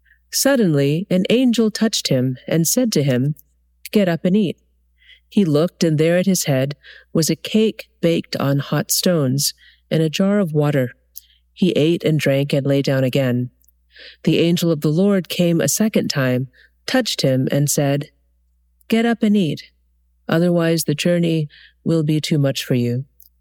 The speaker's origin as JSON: {"language": "English", "town": "Dallas", "region": "Texas", "country": "United States", "tie": "born or raised there", "also_born_or_lived": "New York", "lives_now": "Atlanta, United States", "said": "But I currently live in a place in Atlanta, Georgia. I grew up in Dallas, Texas. I've lived in New York most of my adult life."}